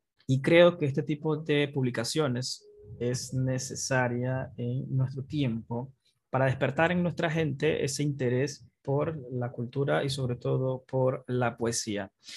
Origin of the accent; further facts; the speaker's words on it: Panama; Lo que soy como panameño viene de esta generación, la generación romántica